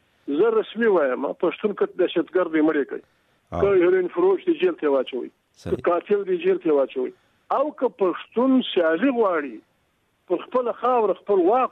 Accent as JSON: {"language": "Pashto", "country": "Afghanistan", "said": "دا موږ خو افغانان دغه خلک دي"}